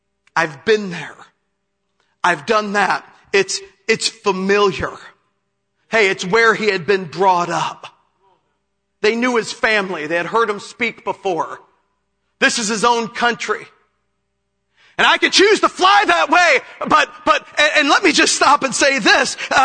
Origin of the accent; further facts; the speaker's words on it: Chicago, Illinois, United States; And I'm a city boy. I'm from Chicago.